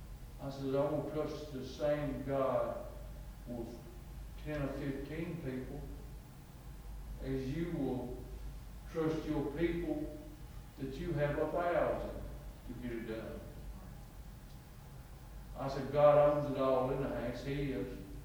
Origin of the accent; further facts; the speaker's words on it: Danville, Virginia, United States; And they asked me, says, where are you from? I said, Danville, Virginia.